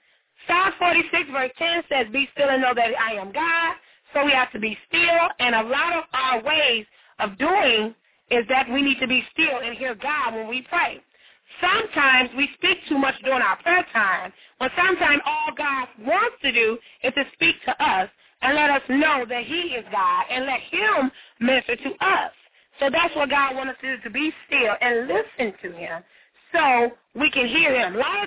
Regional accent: St. Joseph, Michigan, United States; I'm just so excited about being back in my hometown, Bethany, Michigan, St. Joseph, Michigan.

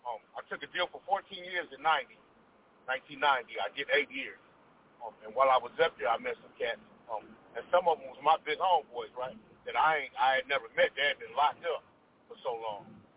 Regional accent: Los Angeles, California, United States; Well, I grew up in West L.A., Washington and Housing.

